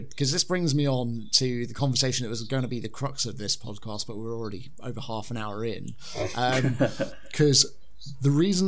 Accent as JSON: {"language": "English", "country": "United Kingdom", "said": "there's nothing more great about being British than failing spectacularly at the final hurdle."}